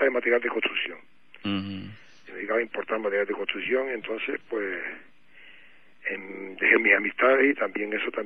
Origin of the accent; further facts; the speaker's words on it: Guía, Canary Islands, Spain; aunque yo soy de Guía, y todo eso